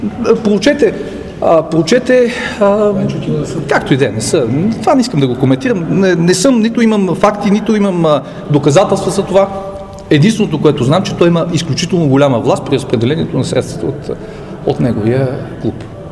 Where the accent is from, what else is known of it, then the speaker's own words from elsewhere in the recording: Samokov, Sofia Province, Bulgaria; born there; защо съм роден в Самоков, нито къде е роден баща ми, къде е роден дядо ми